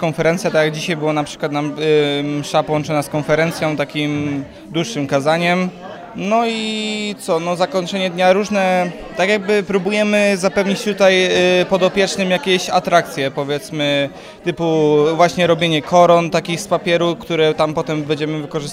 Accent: Lututów, Łódź Voivodeship, Poland; Ja jestem z Lututowa, jestem przyjacielem księdza i się tutaj znalazłem przez księdza.

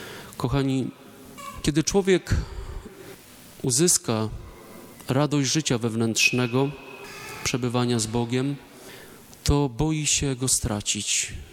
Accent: Masovian Voivodeship, Poland; Ja pochodzę z Kurpiowszczyzny. To już granica z warmińsko-mazurskim województwem.

